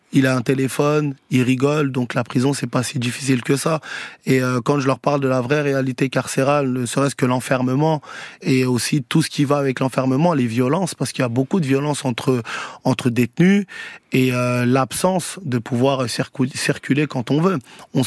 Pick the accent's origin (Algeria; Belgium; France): France; Garges-lès-Gonesse, Île-de-France; C'était dans ma ville où j'ai grandi, à Garges-lès-Gonesse.